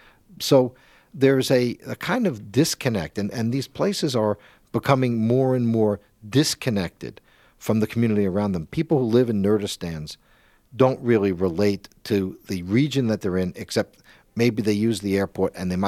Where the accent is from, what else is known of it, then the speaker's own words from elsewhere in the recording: New York, United States; You would have a suburban expansion, let's say, where I grew up on Long Island, and there were working-class suburbs, and there were middle-class suburbs